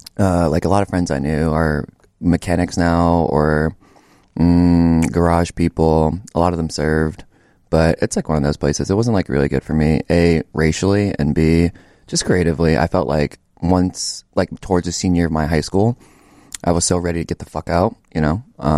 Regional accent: Acworth, Georgia, United States; moved away as an adult; I'm from Acworth, Georgia. It's about like 30 minutes northeast of Atlanta. Let's see. Stayed there until like the end of high school. After high school, I moved here about almost 10 years ago this August

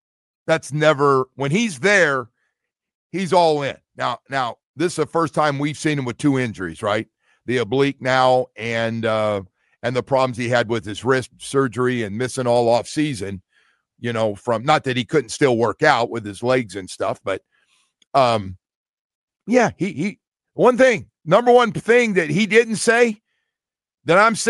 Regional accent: California, United States; You know, she's up next to my hometown, Northern California. They have to drive through my town to get to their town.

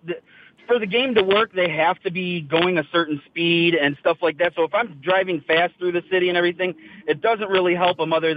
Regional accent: Toledo, Ohio, United States; I actually have a wedding this weekend in Columbus, and I'm from Toledo, so it's about 2 hours and a half away.

